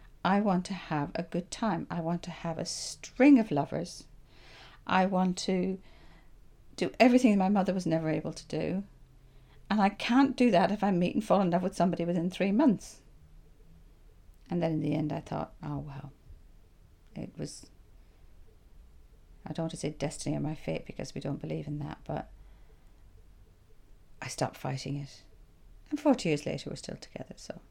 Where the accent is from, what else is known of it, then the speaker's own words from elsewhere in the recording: Ireland; But that was the only place I experienced firsthand racism from being Irish.